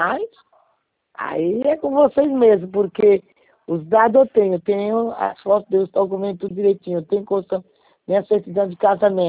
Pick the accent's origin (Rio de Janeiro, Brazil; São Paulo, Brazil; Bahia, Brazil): Rio de Janeiro, Brazil; nós somos do Rio.